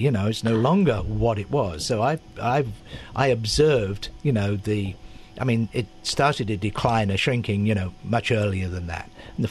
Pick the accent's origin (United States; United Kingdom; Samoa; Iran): United Kingdom; England; Growing up in England in the 60s was a version of that.